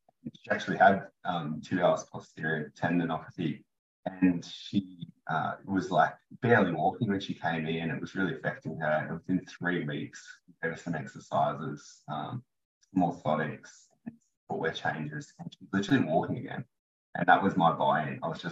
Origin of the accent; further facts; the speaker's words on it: Southwest Rocks, New South Wales, Australia; now in Gold Coast, Australia; So I grew up in Southwest Rocks. It's a town just near Kempsey, before Macquarie, Coffs Harbour. But currently I practice on the Gold Coast